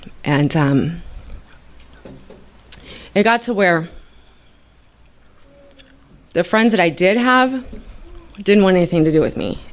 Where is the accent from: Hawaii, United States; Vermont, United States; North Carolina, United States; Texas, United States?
Texas, United States; Dallas; I moved to Oklahoma City. I'm from Dallas.